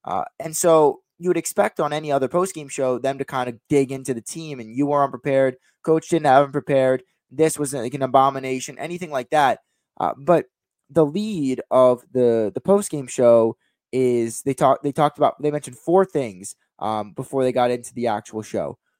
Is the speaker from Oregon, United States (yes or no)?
no; New Jersey, United States; I'm from New Jersey.